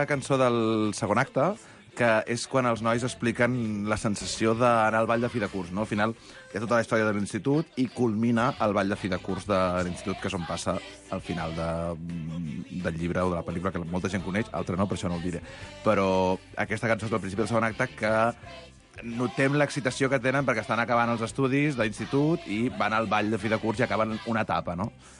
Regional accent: Lleida, Catalonia, Spain; jo soc de Lleida

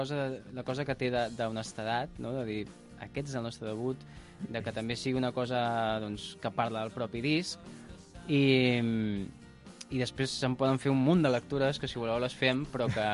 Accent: Catalonia, Spain; El mar té una importància indubtable per nosaltres, que venim del Maresme.

